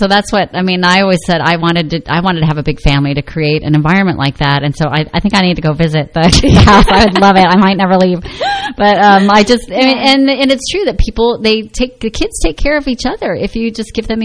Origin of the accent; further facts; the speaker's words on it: Midwest, United States; when I was growing up in the Midwest